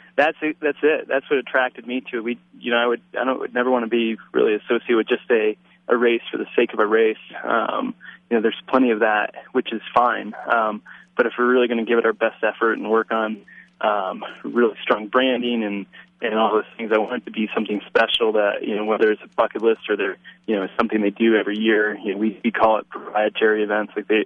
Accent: Michigan, United States; now in Boulder, United States; I'm from Michigan originally, so I kind of missed four seasons.

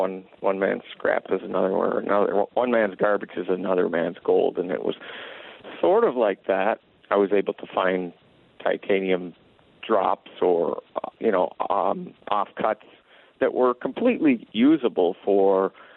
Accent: Ottawa, Ontario, Canada; I grew up in Ottawa, Ontario, you know, like any other Canadian kid. I played hockey and a whole bunch of other sports.

